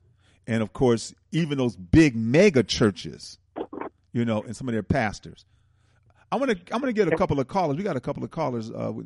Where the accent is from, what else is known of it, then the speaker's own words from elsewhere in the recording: Milwaukee, Wisconsin, United States; I'm from Milwaukee, and they had a choir convention in Milwaukee